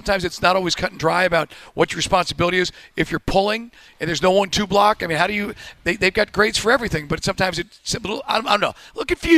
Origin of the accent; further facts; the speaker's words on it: Pittsburgh, Pennsylvania, United States; You know, Carl, I grew up at the temple of Chuck Knoll growing up in Pittsburgh